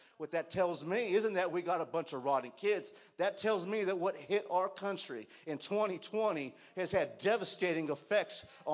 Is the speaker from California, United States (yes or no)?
yes; California, United States; Because I'm from California.